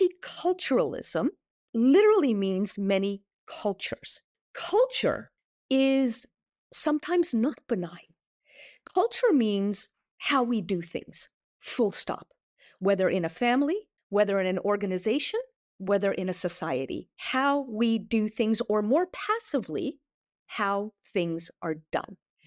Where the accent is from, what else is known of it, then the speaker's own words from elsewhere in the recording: Canada; I grew up in Canada. It was, I think, the first country in the world that adopted multiculturalism as a policy.